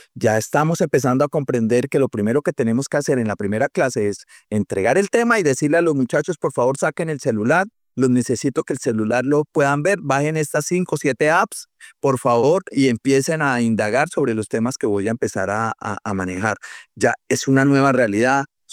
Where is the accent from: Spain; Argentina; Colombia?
Colombia; Villavicencio, Meta; soy nacido en Villavicencio, aquí tengo mi familia, mi madre, pues de clase media-baja, soy hijo de una mujer cabeza de hogar, con muchos recursos.